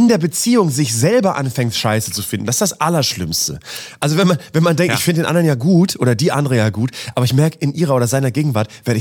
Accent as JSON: {"language": "German", "region": "Bremen", "country": "Germany", "said": "ich komme auch aus Bremen-Nord."}